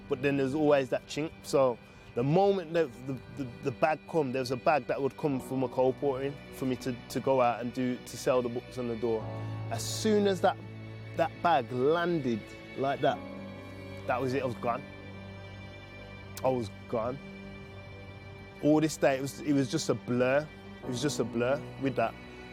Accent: Wolverhampton, West Midlands, United Kingdom; I'm 31 and I'm from Wolverhampton. Every Sabbath, I'd be reading Desire of Ages and just getting to know Christ.

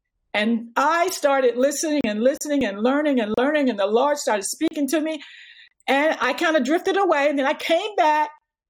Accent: the South, United States; And I went through a lot of changes, and I grew up in the South, so I experienced a lot, but I still held on to God.

